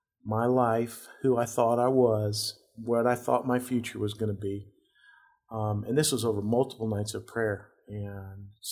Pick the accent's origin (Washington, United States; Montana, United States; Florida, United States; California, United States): Montana, United States; I'm from Montana, and I went to Montana for a reason back in 99.